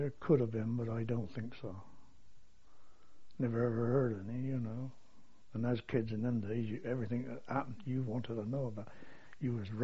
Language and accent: English; Weston-super-Mare, South West England, United Kingdom; born there; I was born in Western Supermare, here in this town, in the little road.